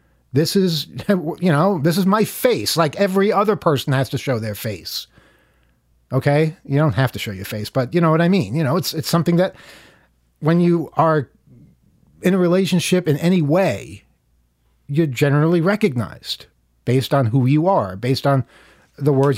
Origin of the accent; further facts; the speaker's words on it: New York City, New York, United States; Now, I grew up in Jamaica, in Queens